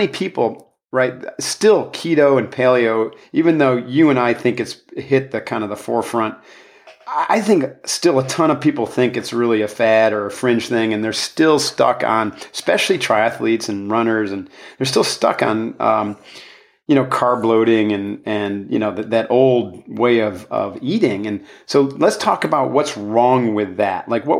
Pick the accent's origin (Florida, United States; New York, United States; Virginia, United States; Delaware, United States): New York, United States; Upstate New York. North. Yeah. Yeah, like north of Albany by several hours.